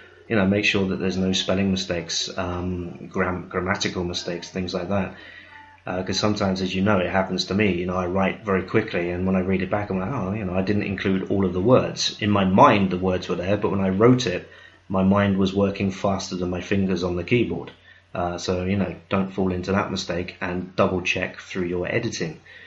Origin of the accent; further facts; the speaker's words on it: United Kingdom; Although I'm British, I would actually say put the generic US English, okay?